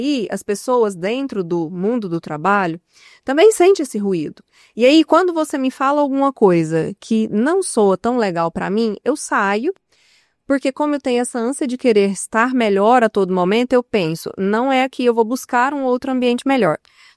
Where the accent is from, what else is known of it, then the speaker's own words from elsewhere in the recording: Rio Verde, Goiás, Brazil; Bom, eu sou de Rio Verde, sou rioverdense